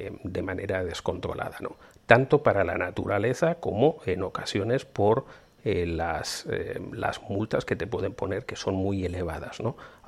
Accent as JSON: {"language": "Spanish", "country": "Spain", "moved": "yes", "said": "Yo a día de hoy ya lo desconozco, aún siendo español, la verdad es que hace 15 años que no voy para allá"}